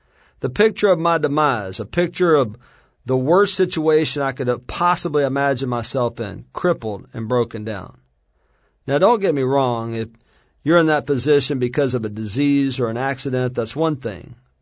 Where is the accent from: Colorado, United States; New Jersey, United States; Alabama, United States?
Alabama, United States; I told you I'm from Alabama.